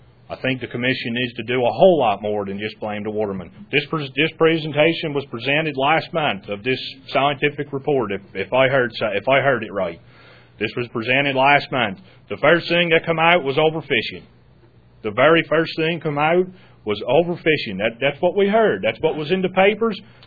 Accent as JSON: {"language": "English", "town": "Tangier", "region": "Virginia", "country": "United States", "said": "Good evening. … from Tangier."}